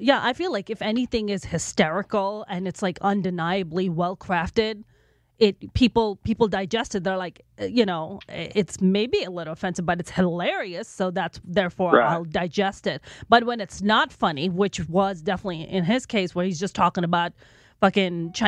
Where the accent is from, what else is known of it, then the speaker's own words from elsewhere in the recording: Pakistan; I was like, I'm Pakistani